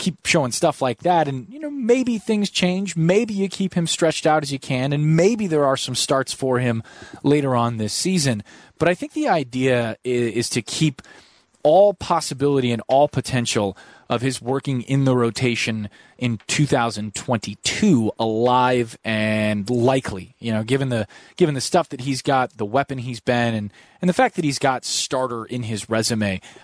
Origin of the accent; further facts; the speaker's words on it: Chicago, Illinois, United States; I'm from Chicago, but moved around a lot and moved back here.